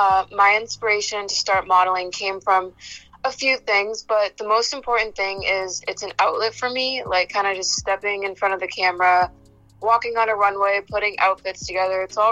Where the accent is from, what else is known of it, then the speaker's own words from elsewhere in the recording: Medford, Massachusetts, United States; I'm from Medford, Massachusetts. It's a small town right outside of Boston.